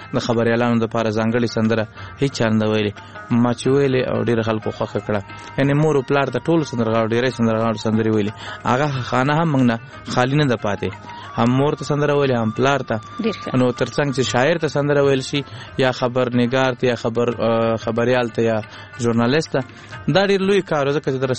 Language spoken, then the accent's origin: Pashto; Laghman, Afghanistan; now in Kunduz, Afghanistan; زمونږ اصلا د لغمان ولایت یو